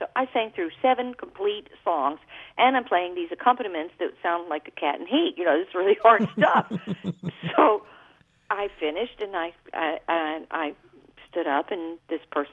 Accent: Texas, United States; now in New York, United States; I remember my first big audition in New York, and I was brought up from Texas

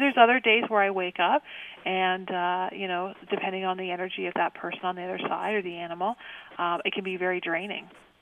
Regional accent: Canada; with an American slang, and I'm Canadian.

